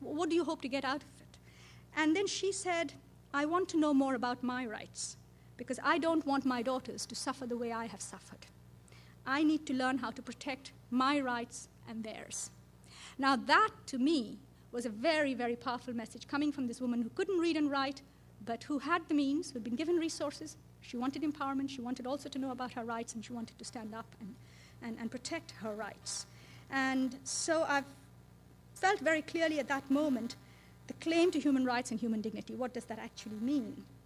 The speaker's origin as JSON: {"language": "English", "country": "Bangladesh", "said": "I'm a woman, I'm an Asian, I'm from Bangladesh."}